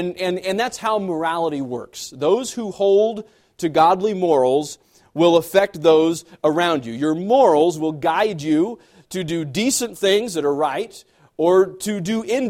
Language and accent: English; Mangum, Oklahoma, United States; Growing up in Mangum, we had tornado watches. It's just part of being, just living here.